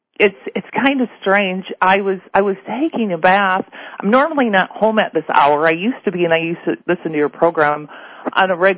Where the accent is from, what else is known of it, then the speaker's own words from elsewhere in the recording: Iowa, United States; Hi, Veronica. … I'm from Iowa.